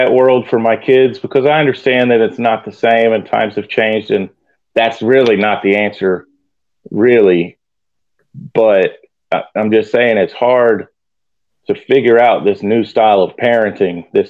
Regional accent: Texas, United States; growing up in Texas in the 1980s, when I was a kid, like, I was on my best behavior all the time

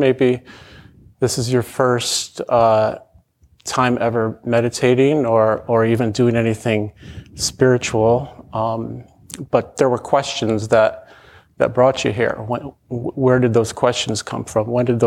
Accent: Michigan, United States; born there; I was born in Southwest Michigan in a rural town to very young parents.

